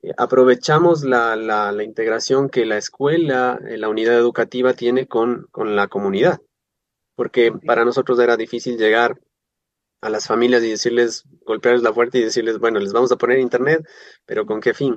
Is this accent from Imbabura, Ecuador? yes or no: yes; Ibarra, Imbabura, Ecuador; nosotros en Ibarra, específicamente de donde soy yo y donde gran parte de estos voluntarios también están viviendo